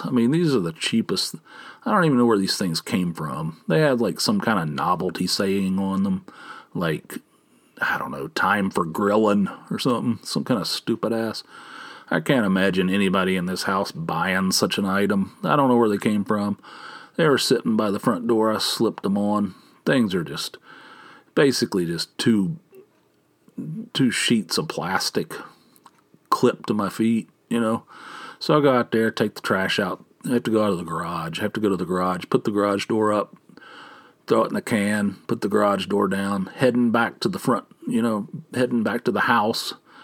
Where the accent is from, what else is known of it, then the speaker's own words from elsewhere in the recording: Atlanta, Georgia, United States; I said, well, I'm from Atlanta. It rains all, you know. I'm very familiar with rain.